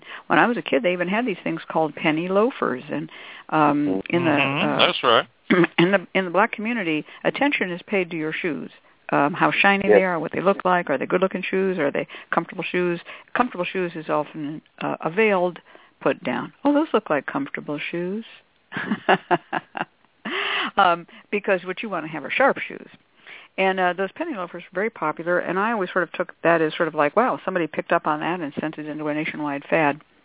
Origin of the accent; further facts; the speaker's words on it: Oakland, California, United States; also born or lived in Berkeley; I grew up in Oakland and in Berkeley.